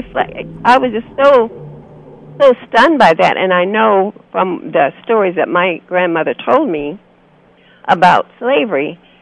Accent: Alaska, United States; my coming into the movement in what we call the Lower 48, being that I came from Alaska, was very different.

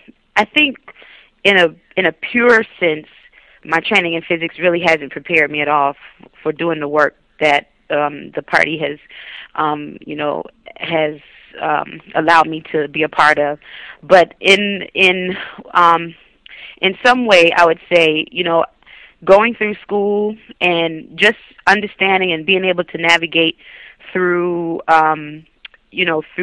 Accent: Philadelphia, Pennsylvania, United States; And because of my upbringing, my parents, I was raised in Philadelphia primarily.

